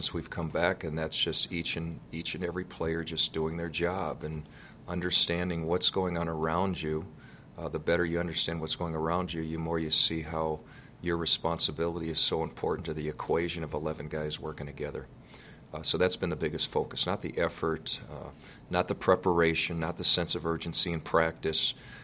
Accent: Midwest, United States; growing up in the Midwest, you know, I do have a foundation of understanding what these games mean because I've watched them my whole life.

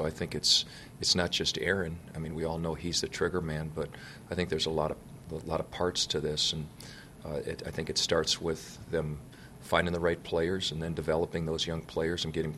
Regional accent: Midwest, United States; growing up in the Midwest, you know, I do have a foundation of understanding what these games mean because I've watched them my whole life.

